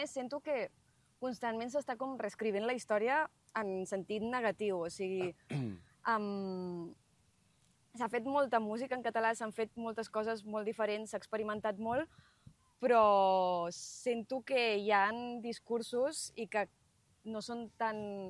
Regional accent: Premià de Mar, Catalonia, Spain; A més, jo soc de Premià de Mar, o sigui, no soc de Mallorca, però també tinc el Mediterrani allà a la porta de casa

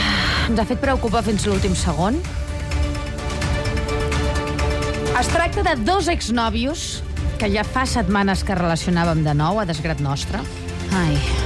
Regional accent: Catalonia, Spain; Jo sóc massa catalana per anar-te en directe.

